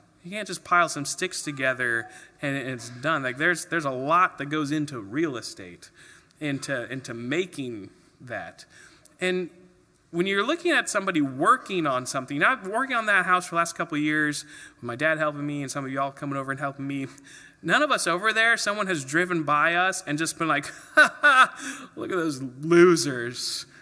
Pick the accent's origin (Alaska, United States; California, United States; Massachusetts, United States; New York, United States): Alaska, United States; But also now they think about growing up in Alaska, we never planted a pear tree ever because it's in Alaska.